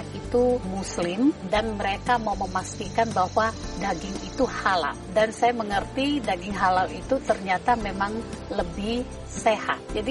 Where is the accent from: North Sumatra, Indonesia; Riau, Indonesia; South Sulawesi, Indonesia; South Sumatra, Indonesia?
South Sumatra, Indonesia; Palembang; now in United States; saya start buat empek-empek karena saya aslinya dari Palembang.